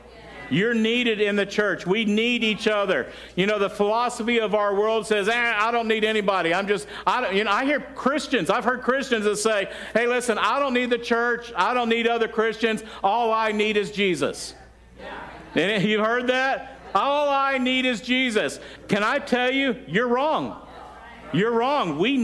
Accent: the South, United States; Listen, I grew up in the South, and there was a time that blacks and whites had separate water fountains.

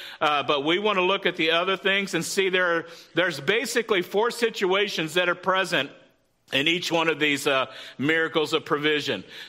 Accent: Texas, United States; and I grew up in Texas, and this was in the 70s, early 80s, and they still gave whoopings back then

